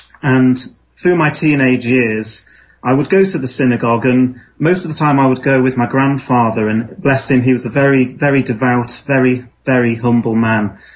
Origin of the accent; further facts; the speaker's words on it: Liverpool, North West England, United Kingdom; So really, that was my experience of growing up in Liverpool. And I suppose it's fair to say I took a lot of it for granted, really